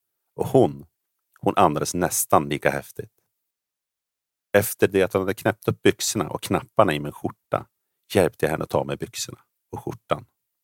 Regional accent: Sweden; Jag hade ganska lång väg att åka från min hemort i södra Sverige

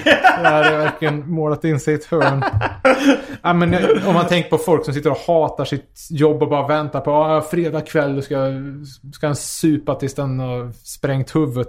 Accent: Karlstad, Värmland, Sweden; jag är från Karlstad där, då är det ju mer storstadskomplex. Eller, nu är det ju skor en förort till Karlstad, men alla tänker om Värmland och den skogen och naturen.

